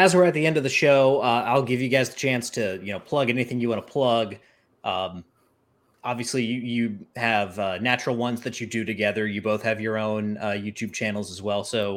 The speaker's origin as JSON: {"language": "English", "region": "the South", "country": "United States", "said": "I'm sorry, I'm from the South."}